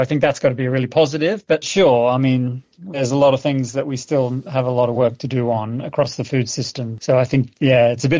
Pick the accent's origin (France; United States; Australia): Australia; moved away as an adult; also born or lived in United Kingdom; now in Canada; Born and raised in Australia and worked there initially, and I moved over to the UK after that and lived there for about 10 years and then moved here to Canada.